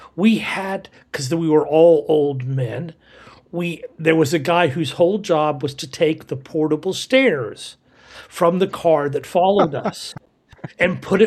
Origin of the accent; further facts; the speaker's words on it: Kansas, United States; But growing up in Kansas, two of my favorite hobbies were reading Roman histories, preferably in Latin, and riding horses.